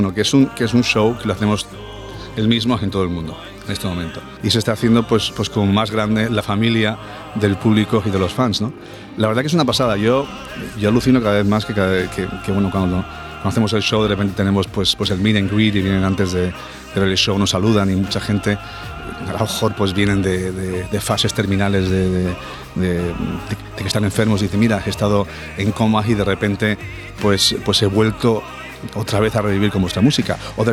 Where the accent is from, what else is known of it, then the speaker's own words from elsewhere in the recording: China; Sí, yo soy chino.